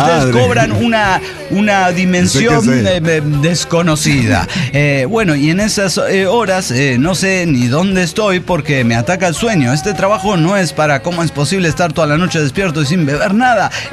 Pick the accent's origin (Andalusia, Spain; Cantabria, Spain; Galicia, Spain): Cantabria, Spain; Santander; de Santander, España.